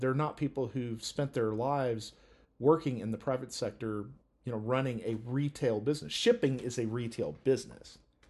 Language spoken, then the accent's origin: English; Kentucky, United States; But like, when growing up in Kentucky, every little town, you know, real town, had a Walmart in them.